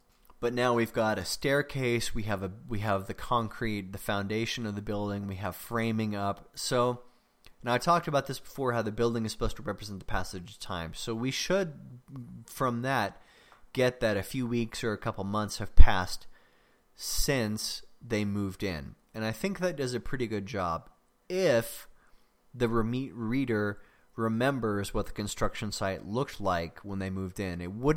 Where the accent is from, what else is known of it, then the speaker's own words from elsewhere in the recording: Oklahoma, United States; I'm from Oklahoma, so I can do that. I can talk about my people that way.